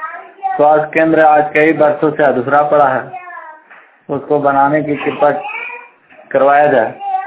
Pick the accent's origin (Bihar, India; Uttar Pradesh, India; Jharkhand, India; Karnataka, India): Jharkhand, India; Lipta; ग्राम लिप्ता प्रतापपुर जिला चतरा का निवासी हूँ।